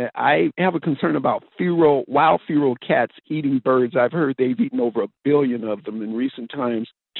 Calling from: Los Angeles, California, United States; in North San Diego County, Oceanside, California, a birder. I love birds. I'm originally from Los Angeles, been down here about 8 years.

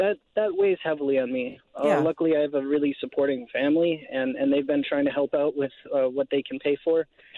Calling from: Duluth, Minnesota, United States; I'm a firefighter from Duluth here

